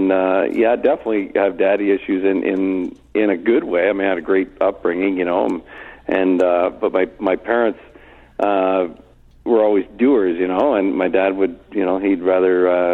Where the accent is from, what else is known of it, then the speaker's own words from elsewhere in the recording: Ontario, Canada; also born or lived in Camrose, Alberta; I was born in Ontario. We moved out to near Camrose, Alberta, when I was just 2 years old or something, and we lived out there. My first memories are, Alberta. That was the first thing I remember, and then moved back to Ontario here at age 7 or so